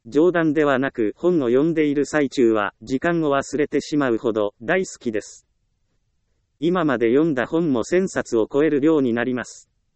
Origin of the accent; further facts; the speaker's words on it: Ehime, Japan; 私はもともと田舎出身、愛媛県ですから、家の周りにはたくさん神社があり